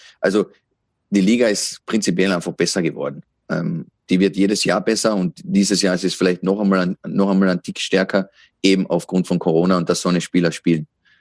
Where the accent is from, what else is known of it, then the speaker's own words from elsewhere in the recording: Austria; ich bin Österreicher.